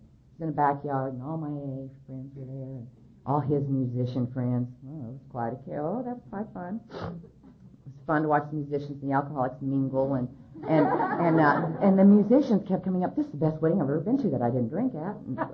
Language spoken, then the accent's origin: English; California, United States; I'm an illegitimate child. I'm from California.